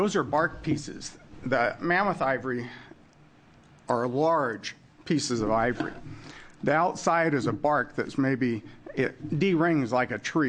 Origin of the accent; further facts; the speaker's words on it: Albany, United States; I'm from Albany.